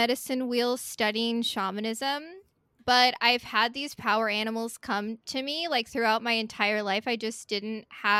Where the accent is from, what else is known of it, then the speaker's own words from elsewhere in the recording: Hawaii, United States; so when I was really, really little, I grew up in Hawaii, and we had this huge picture of a blue whale, my parents did.